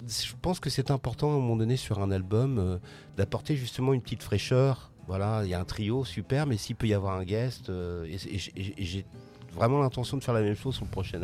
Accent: Le Havre, Normandy, France; Parce que je suis du Havre.

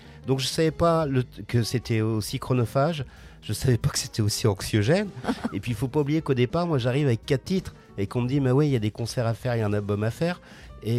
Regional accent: Le Havre, Normandy, France; Parce que je suis du Havre.

